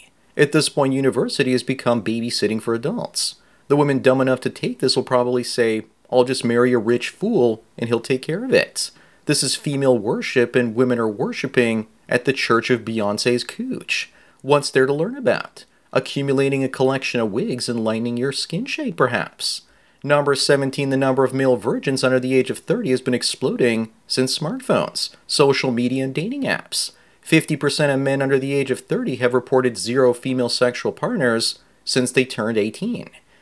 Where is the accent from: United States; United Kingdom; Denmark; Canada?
Canada; As a Canadian, please don't come here.